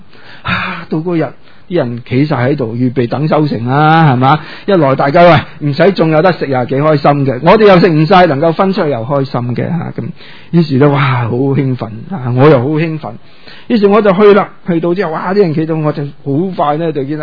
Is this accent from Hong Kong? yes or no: yes; Hong Kong; 即是我們香港人哪懂耕田